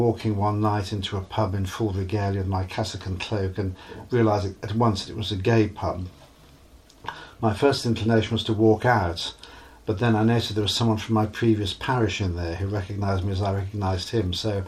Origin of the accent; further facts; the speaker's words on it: Birmingham, West Midlands, United Kingdom; Well, I grew up in Birmingham, and I think knew myself from a very early age to be different.